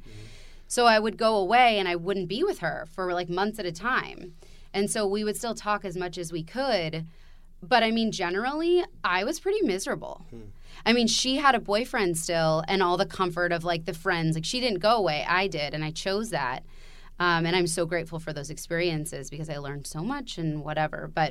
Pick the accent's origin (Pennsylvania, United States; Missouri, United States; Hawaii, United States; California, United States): California, United States; Los Angeles; I was raised in Los Angeles, so, you know, exposed to the big city, if you will.